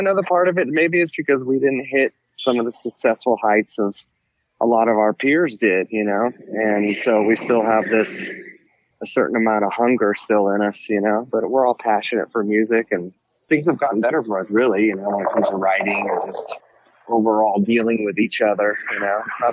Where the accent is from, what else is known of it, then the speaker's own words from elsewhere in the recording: San Francisco, California, United States; I grew up in San Francisco